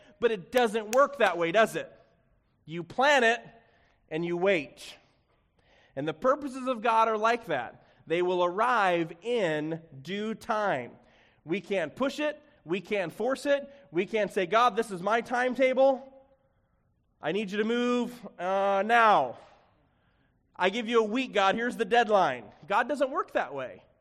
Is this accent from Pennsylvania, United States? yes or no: no; Chicago, Illinois, United States; I'm from the Chicago area originally, so Chicago is my home, and I'm familiar with Chicago, and I would categorize myself as being a little bit more of a city boy